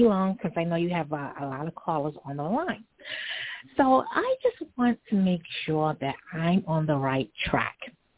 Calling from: Long Island, New York, United States; I'm calling from Long Island.

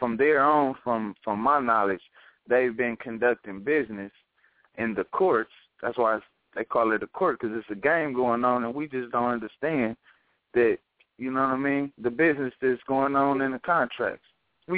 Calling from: Inglewood, California, United States; I'm calling from the Inglewood, California area.

